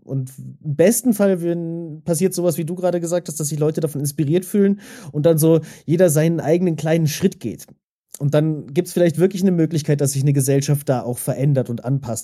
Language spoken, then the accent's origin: German; Germany; also born or lived in Austria; ich habe vorher 16 Jahre in Österreich gelebt. Als Deutscher in Österreich